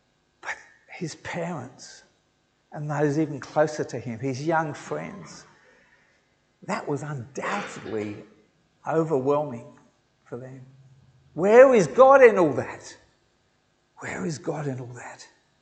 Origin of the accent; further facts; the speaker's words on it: England, United Kingdom; because I'm originally English, so I'm not a great swimmer.